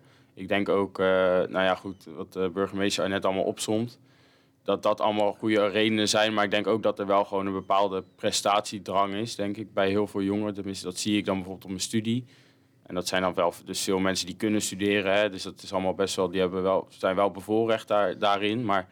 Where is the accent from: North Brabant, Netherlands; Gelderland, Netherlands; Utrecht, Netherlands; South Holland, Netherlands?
North Brabant, Netherlands; Roosendaal; born there; Ja, ik ben geboren in Roosendaal.